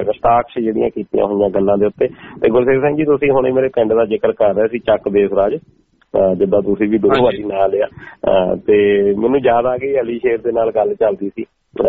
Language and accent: Punjabi; Chak Desraj, Punjab, India; ਦਸਾਂਝਾਂ ਦੇ ਨਾਲ ਸਾਡਾ ਪਿੰਡ ਹੈਗਾ ਚੱਕ ਦੇਸਰਾਜ।